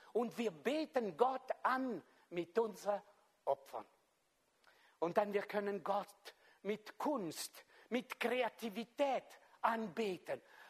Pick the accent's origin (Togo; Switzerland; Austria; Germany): Switzerland; Vor allem wir als Schweizer, oder?